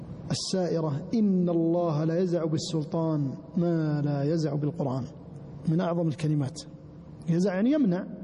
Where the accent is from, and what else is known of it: Saudi Arabia